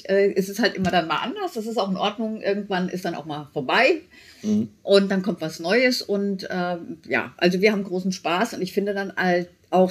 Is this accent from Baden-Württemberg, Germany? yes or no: no; Giessen, Hesse, Germany; ich komme aus Gießen, da habe ich kurzzeitig gearbeitet und ansonsten immer in der MHH.